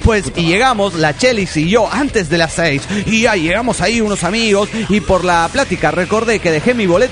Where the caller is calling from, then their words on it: Querétaro, Mexico; de Querétaro, México.